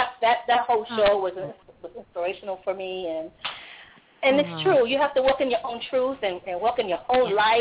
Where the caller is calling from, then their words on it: Albany, New York, United States; from Albany.